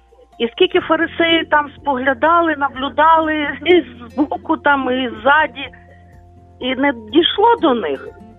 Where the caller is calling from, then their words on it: Lviv, Lviv Oblast, Ukraine; Я зі Львова дзвоню